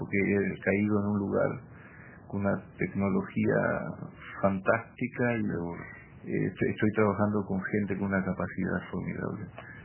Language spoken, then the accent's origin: Spanish; Uruguay; Yo pienso como uruguayo